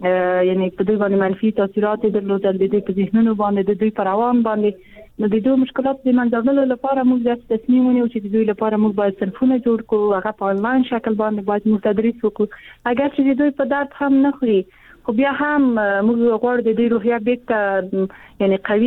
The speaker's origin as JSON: {"language": "Pashto", "country": "Afghanistan", "said": "زه پښېمانه یم چې زه په افغانستان کښې پیدا شوی یم، زه د افغانستان یوه جلۍ یم"}